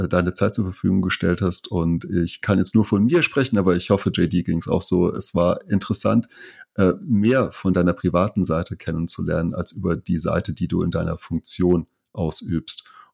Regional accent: Rhineland-Palatinate, Germany; als gebürtiger Pfälzer im Saarland lebe

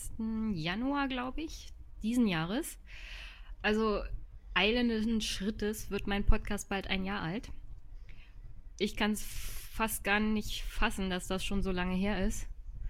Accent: Jüterbog, Brandenburg, Germany; Jüterbog besucht, das ist meine Heimatstadt.

